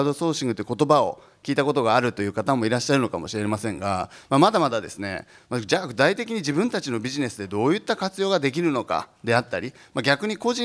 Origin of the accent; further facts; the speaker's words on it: Osaka, Japan; 大阪府の出身なんですけども